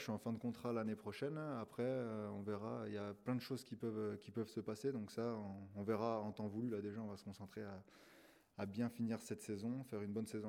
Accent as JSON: {"language": "French", "town": "Lons-le-Saunier", "region": "Bourgogne-Franche-Comté", "country": "France", "lives_now": "Montauban, France", "said": "j'ai 28 ans, je suis originaire de Lons-le-Saunier dans le Jura. Et je suis à ma sixième année à Montauban."}